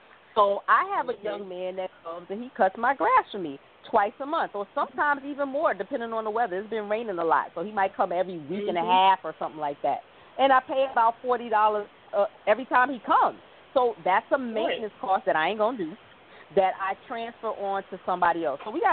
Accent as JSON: {"language": "English", "town": "Brooklyn", "region": "New York", "country": "United States", "lives_now": "Virginia Beach, United States", "said": "Y'all know I'm from Brooklyn, right?"}